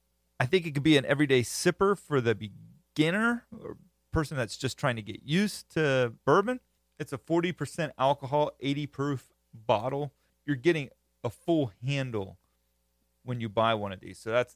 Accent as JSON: {"language": "English", "region": "Florida", "country": "United States", "tie": "born or raised there", "said": "I actually just refer to them as a good old Florida redneck name, being that I'm from Florida, grew up country."}